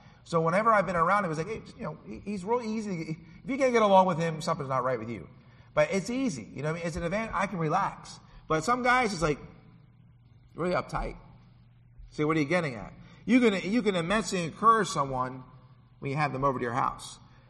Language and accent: English; Philadelphia, Pennsylvania, United States; I'm from Philadelphia. I grew up in the streets.